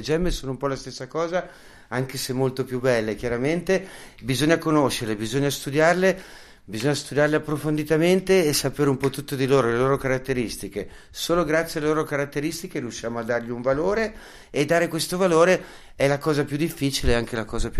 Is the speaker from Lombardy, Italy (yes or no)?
yes; Milan, Lombardy, Italy; sono milanese e non vorrei dirlo, però purtroppo Milano è la capitale